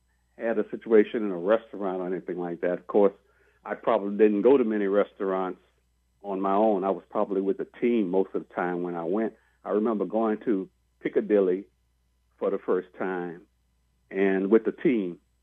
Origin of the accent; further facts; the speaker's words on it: New Orleans, Louisiana, United States; Well, number one, I was from New Orleans, and all I could ever think about was getting home.